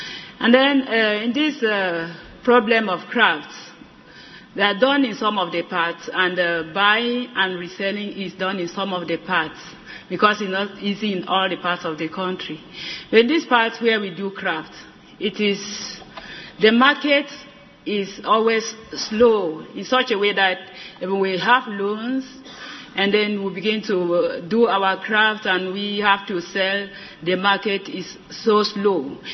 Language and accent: English; Cameroon; from Cameroon. So, you know, women in Cameroon do things like craft for self-employment